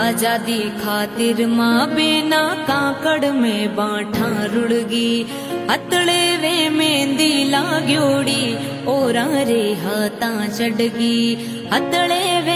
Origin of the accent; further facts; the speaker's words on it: Jhorda, Rajasthan, India; हमारे गांव झोरड़ा में